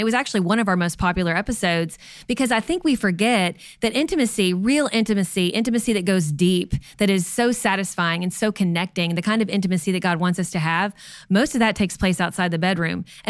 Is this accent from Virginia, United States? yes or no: no; Kentucky, United States; And some of you may say, we're from Kentucky originally. We say cussing.